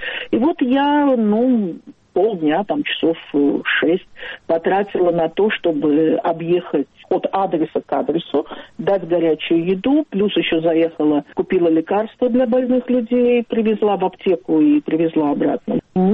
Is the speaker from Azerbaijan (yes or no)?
yes; Baku, Azerbaijan; now in Ashkelon, Israel; Я из Баку, да. Да, я из Баку.